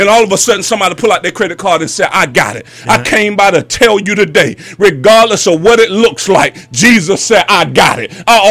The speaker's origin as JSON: {"language": "English", "region": "Georgia", "country": "United States", "said": "When I first got here, they said tsunami. Man, I'm from Georgia. What is a tsunami?"}